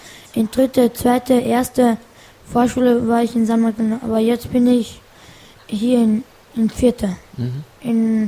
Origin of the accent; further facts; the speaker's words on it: Afghanistan; first language Farsi; German is a second language; Meine Muttersprache ist Farsisch und meine Vatersprache ist Pashto.